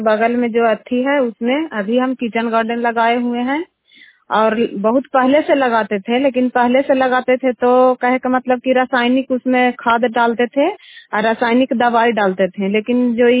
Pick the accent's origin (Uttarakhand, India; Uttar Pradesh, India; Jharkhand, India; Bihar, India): Bihar, India; Bhadrudih; घर भद्रुडीह है, हम नालंदा जिला से हैं।